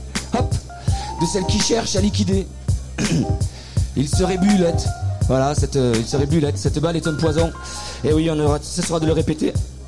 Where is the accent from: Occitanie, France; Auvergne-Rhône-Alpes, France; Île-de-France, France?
Occitanie, France; Montpellier; En fait, moi je viens de Montpellier